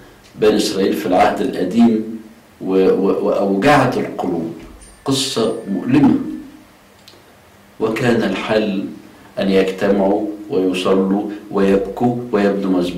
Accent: Alexandria, Alexandria Governorate, Egypt; وبرضه كان في جماعة عندنا في اسكندرية

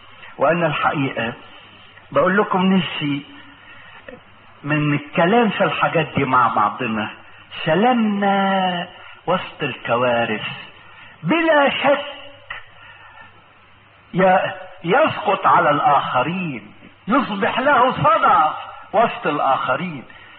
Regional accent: Egypt; يعني في زلازل ممكن تبتلع اضعاف ما عندنا في مصر

